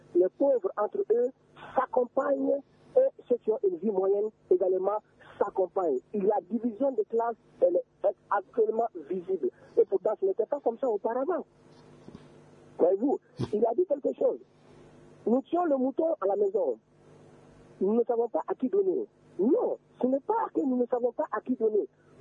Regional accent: Mali; Nous sommes fiers de dire que nous sommes solidaires, nous sommes fiers de dire que nous sommes des Maliens.

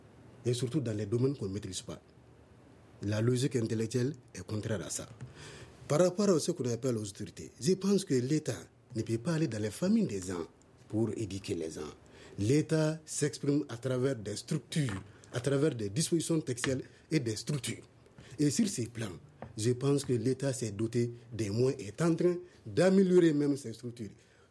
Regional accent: Mali; Nous sommes tous des Maliens

